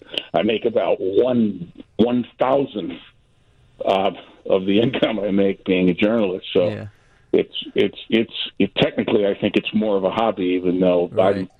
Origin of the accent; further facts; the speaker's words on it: Detroit, Michigan, United States; I grew up in Detroit, and I read about it in the Detroit News.